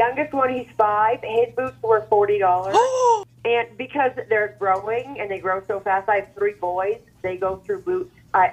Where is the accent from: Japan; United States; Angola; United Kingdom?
Japan; Saga; From Saga.